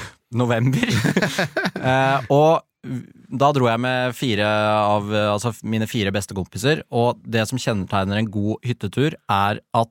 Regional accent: Hamar, Innlandet, Norway; Ja, jeg er fra Hamar, ja. Ridabu.

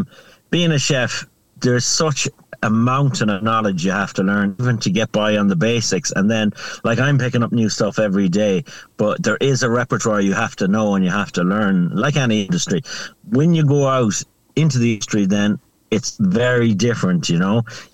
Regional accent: Connacht, Ireland; when I was growing up, everybody had ridges

